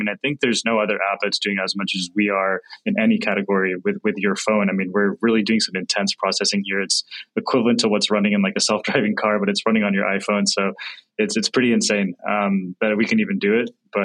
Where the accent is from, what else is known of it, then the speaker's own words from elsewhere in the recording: California, United States; So, you know, I was born and raised here in Silicon Valley.